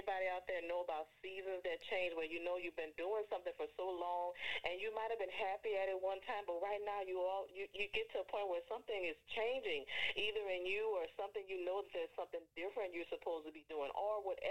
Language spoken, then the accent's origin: English; New Orleans, Louisiana, United States; I am from New Orleans, on the outskirts of New Orleans, not too far from there.